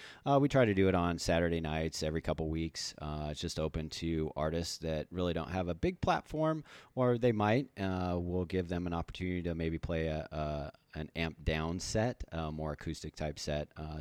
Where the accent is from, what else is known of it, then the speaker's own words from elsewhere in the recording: Gilbert, Arizona, United States; Yeah, so I'm actually an Arizona native. I grew up in the East Valley, actually in Gilbert, about 10 minutes away from where the store is located.